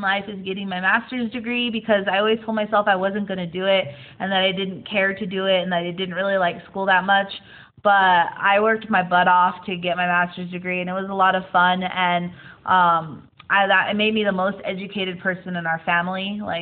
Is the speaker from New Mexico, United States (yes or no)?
yes; Gallup, New Mexico, United States; also born or lived in Albuquerque; I was born and raised right here in Gallup, New Mexico. Went to Gallup High, went to Gallup Middle School, went to Red Rock Elementary School.